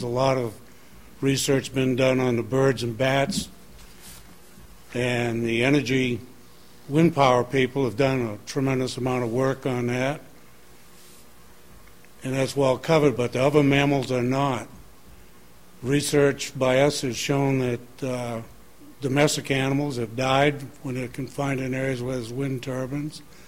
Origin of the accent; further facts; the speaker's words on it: Lexington Township, Maine, United States; I'm from Lexington Township